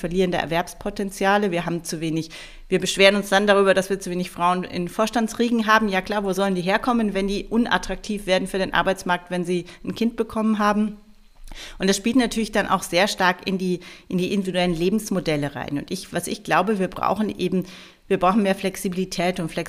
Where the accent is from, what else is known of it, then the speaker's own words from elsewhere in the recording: Munich, Bavaria, Germany; ich komme aus München